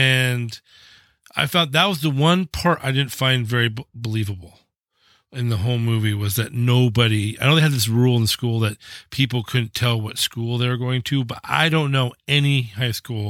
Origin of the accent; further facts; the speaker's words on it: Seattle, Washington, United States; I mean, the UW, not so much because I grew up in Seattle